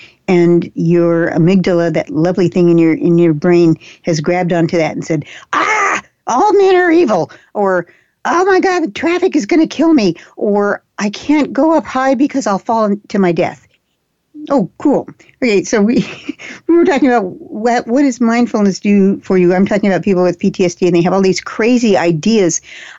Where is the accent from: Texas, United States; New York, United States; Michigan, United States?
Texas, United States; I'm a Texan. It's our state flower.